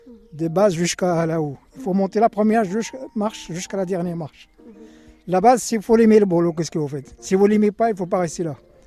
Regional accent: Morocco; moved away; Ça fait 40 et quelques années que j'ai quitté le Maroc.

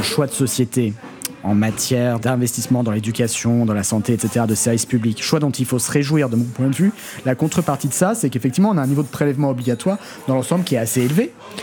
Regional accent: Paris, Île-de-France, France; j'ai grandi à Paris, dans le 14e arrondissement, dans une famille de médecins, enfin dans un milieu objectivement aisé, privilégié.

